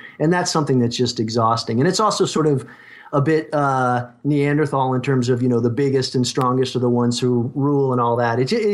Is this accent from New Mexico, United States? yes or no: no; Connecticut, United States; Yeah, well, I grew up in Connecticut and used to spend a lot of time at Mystic Seaport up there.